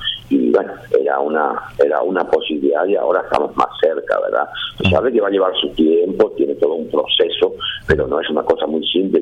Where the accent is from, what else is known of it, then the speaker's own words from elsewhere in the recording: Paraguay; como paraguayos, como ciudadanos, como compatriotas